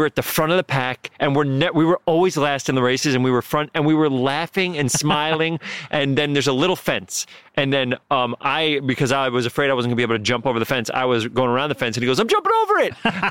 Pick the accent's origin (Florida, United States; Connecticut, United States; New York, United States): New York, United States; Bronx; also born or lived in Westchester; so we were in high school or high school. I moved from the North Bronx to Westchester.